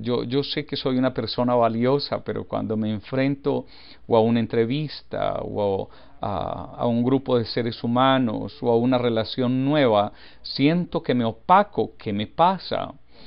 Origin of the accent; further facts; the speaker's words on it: Urrao, Antioquia, Colombia; born there; Yo nací en un pueblo en Colombia, en Sudamérica, en unas montañas muy lindas. Este pueblo se llama Urrao, en el departamento que sería el equivalente de estado o provincia en otros países, de Antioquia. El departamento de Antioquia es bastante quebrado